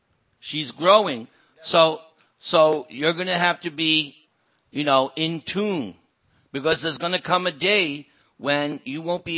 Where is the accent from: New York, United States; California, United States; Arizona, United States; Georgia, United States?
New York, United States; I don't listen because I'm from New York and I'm real stubborn.